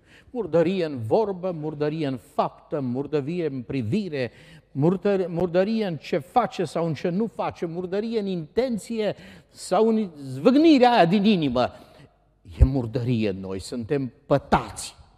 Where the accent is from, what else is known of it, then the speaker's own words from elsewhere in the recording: Arad, Arad County, Romania; Eu am crescut la Arad într-un cartier care a fost sat înainte.